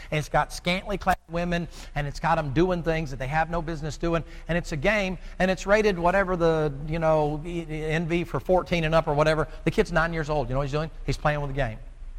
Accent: the South, United States; I'm from the South, man.

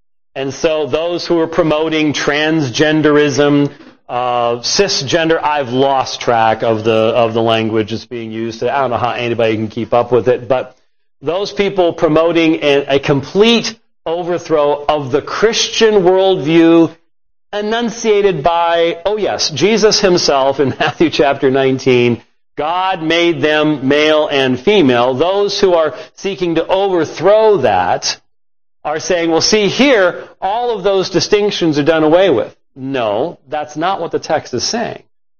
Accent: Scotland, United Kingdom; I'm Scottish. Okay? It ain't happening.

